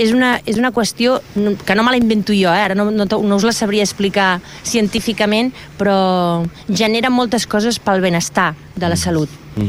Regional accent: Barcelona, Catalonia, Spain; now in Altafulla, Spain; jo sóc de Barcelona i, a més, fins a venir aquí vivia a Canaletes, o sigui, al carrer Tallers, que està amb Canaletes, o sigui, més centre i més bullici no es pot tenir

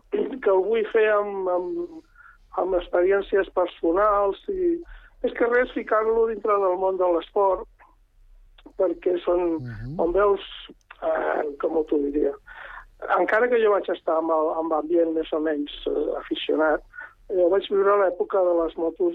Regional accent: Barcelona, Catalonia, Spain; now in Terrassa, Spain; jo soc de Barcelona, vivia a Barcelona.

